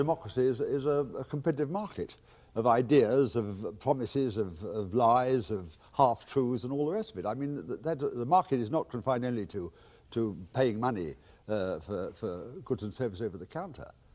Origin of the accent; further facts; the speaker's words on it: England, United Kingdom; as an Englishman proud of the progress achieved by the true liberals in the mid-19th century